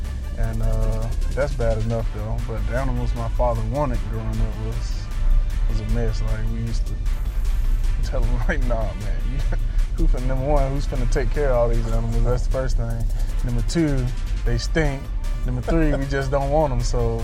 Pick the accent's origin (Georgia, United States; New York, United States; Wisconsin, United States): Georgia, United States; Hillsville; Yeah, I'm from Georgia, from Hillsville, Georgia.